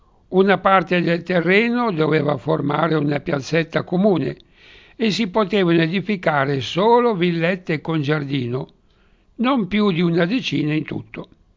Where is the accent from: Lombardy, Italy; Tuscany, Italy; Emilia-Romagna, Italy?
Lombardy, Italy; Milan; da sempre sono vissuta nella zona adiacente a Piazza De Angeli. Sono nata a Milano, alle Abbadesse, vicino a Viale Zara, ma nel 1940, quando avevo 4 anni, mi sono trasferita con la mia famiglia in una piccola via privata